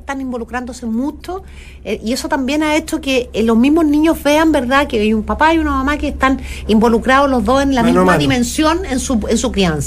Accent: Chile; born there; hay dos Chiles, el Chile donde nací yo

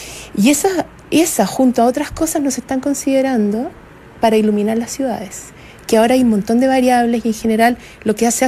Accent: Salvador, Atacama, Chile; yo crecí en el desierto de Atacama. Yo soy de Salvador, que es un mineral ahí que está...

